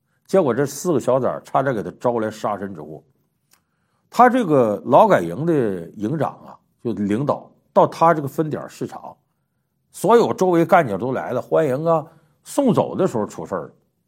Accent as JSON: {"language": "Chinese", "region": "Heilongjiang", "country": "China", "tie": "born or raised there", "said": "这个东蒙呢和我们老家黑龙江很接近"}